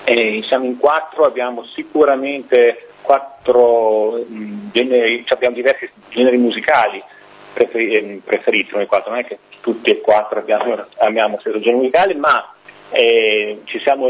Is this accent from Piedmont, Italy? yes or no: no; Modena, Emilia-Romagna, Italy; sono di Modena